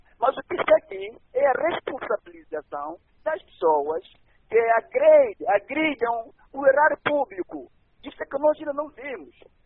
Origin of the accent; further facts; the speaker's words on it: Cabinda, Angola; aqui em Cabinda, principalmente no Belize, na aldeia onde a minha terra natal